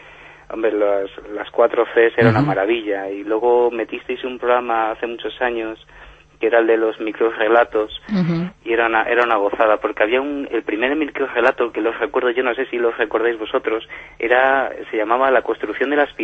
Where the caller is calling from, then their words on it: Toledo, Castilla-La Mancha, Spain; yo también soy de la ONCE, aquí de Toledo.